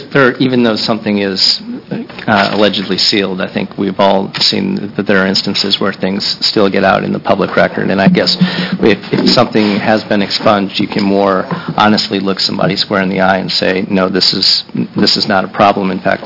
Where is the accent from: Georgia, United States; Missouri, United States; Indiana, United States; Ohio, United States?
Missouri, United States; I grew up in Missouri, not far from Michigan